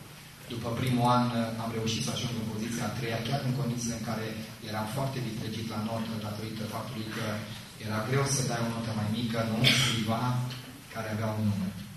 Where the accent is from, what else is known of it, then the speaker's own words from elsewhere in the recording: Târgu Ocna, Bacău County, Romania; also born or lived in Onești; eu sunt din Târgu Ocna, acolo am trăit copilăria, m-am născut în Onești și apoi când am crescut, în clasa a 5-a, m-am mutat în Onești. Într-un loc, acolo am crescut, un orășel liniștit, frumos